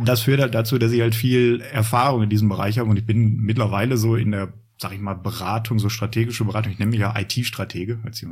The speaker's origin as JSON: {"language": "German", "town": "Bottrop", "region": "North Rhine-Westphalia", "country": "Germany", "tie": "born or raised there", "said": "Nein, ich bin früher in Springfeld, das ist glaube ich Lehmkuhle, so in diese Richtung. Und dann irgendwann so mit, weiß nicht, 8 oder so hier zur Luise-Hense-Straße direkt um die Ecke."}